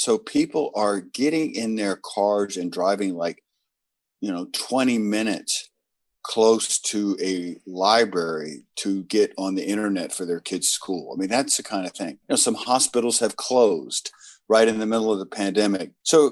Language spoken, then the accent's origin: English; Southern United States, United States; I'm from the South originally.